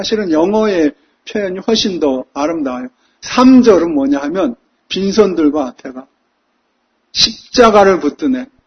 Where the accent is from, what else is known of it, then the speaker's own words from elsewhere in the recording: Seoul, South Korea; 저는 어렸을 때 서울 전두리에 살았는데 제가 어릴 때는 서울에도 논과 밭이 있었습니다.